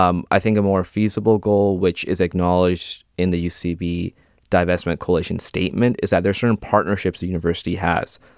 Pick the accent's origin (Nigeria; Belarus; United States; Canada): Canada; They are. I'm Canadian. We're American citizens.